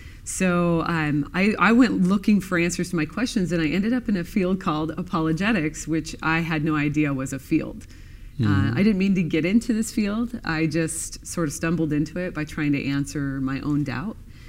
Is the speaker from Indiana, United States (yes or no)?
no; Portland, Oregon, United States; And I'm from Portland, Oregon.